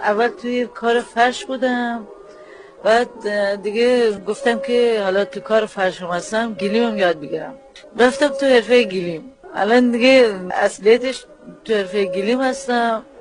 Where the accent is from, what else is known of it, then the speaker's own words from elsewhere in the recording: Jirdeh, Gilan, Iran; مال روستای تابه جیرده هستم، شفت فومن. اسم روستامون جیرده است.